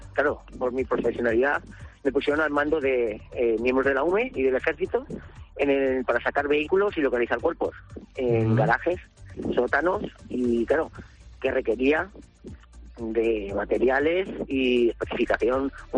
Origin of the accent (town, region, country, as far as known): Valencian Community, Spain